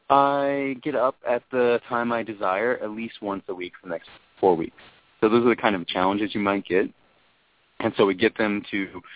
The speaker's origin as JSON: {"language": "English", "town": "Houston", "region": "Texas", "country": "United States", "also_born_or_lived": "Washington, D.C. / Singapore", "moved": "yes", "said": "I left Texas where I'm from, and I shifted from a city-based concept, like I'm a Houstonian, or I'm a Texan, or I'm an American, to I'm a global citizen."}